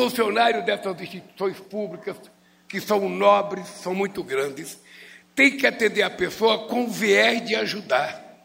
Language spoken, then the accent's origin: Portuguese; São Paulo, Brazil; also born or lived in Pernambuco; Quando eu vim de Pernambuco para São Paulo, em 1952, eu tinha apenas 7 anos de idade. Eu fui morar numa rua chamada Albino de Moraes, na Vila Carioca.